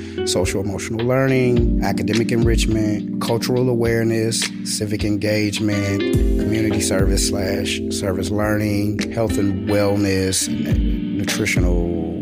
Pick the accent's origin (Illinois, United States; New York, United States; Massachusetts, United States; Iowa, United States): Illinois, United States; Chicago; So a love of sports, I think, naturally came with being a Chicagoan. Initially, when I was a little kid, we weren't winning any championships in Chicago, but we had some of the best names in the game.